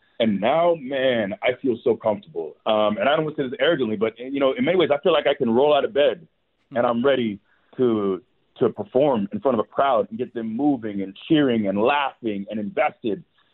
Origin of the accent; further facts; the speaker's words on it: Florida, United States; you know, I grew up in Florida, but, you know, those noon games, when I was a kid, those games would always be the Big Ten games